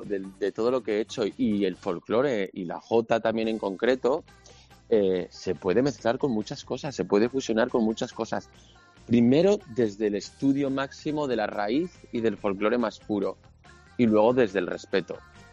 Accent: Zaragoza, Aragon, Spain; un aragonés yo... enraizado en Zaragoza, aunque vivo fuera, uh-huh, y con las raíces tan marcadas

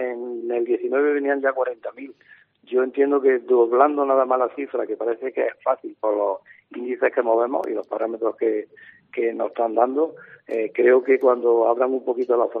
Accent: Andalusia, Spain; somos muy andaluces y muy orgullosos de serlo

